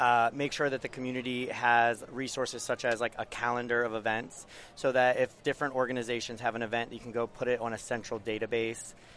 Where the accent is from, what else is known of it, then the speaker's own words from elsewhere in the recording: Pittsburgh, Pennsylvania, United States; now in Sarasota, United States; But I'm from Pennsylvania, Pittsburgh area, which is really awesome that I'm here right now. And then I decided to move to the beach. So I came to Sarasota